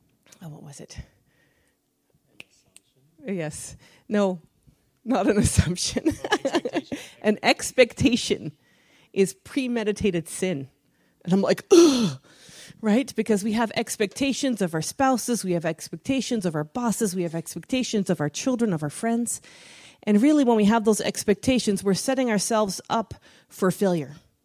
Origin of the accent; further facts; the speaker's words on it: Netherlands; I'm Dutch, or at least I was raised in Holland for most of my life. I'm part Dutch, part British.